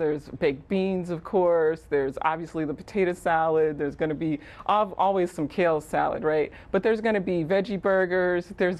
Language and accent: English; Alabama, United States; Look, I grew up in Alabama, so I know what good food tastes like.